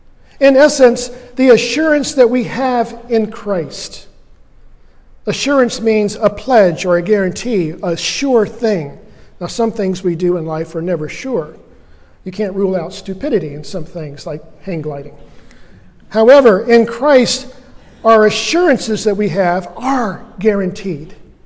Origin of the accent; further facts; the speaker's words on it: Winter Haven, Florida, United States; You Know You Grew Up in Winter Haven, which is, most of you know, my hometown over in Central Florida.